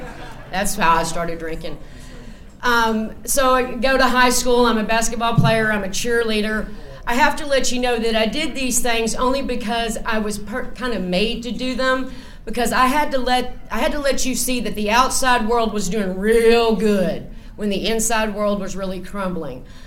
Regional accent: Pflugerville, Texas, United States; also born or lived in San Antonio / Austin; I grew up in North Austin. I was born in San Antonio and moved to Austin. I grew up in a little town outside of Austin called Pflugerville. That's where I went to high school.

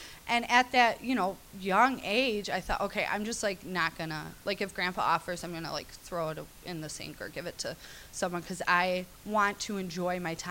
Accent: Chicago, Illinois, United States; So I'm from Chicago, so welcome to my Chicago friends.

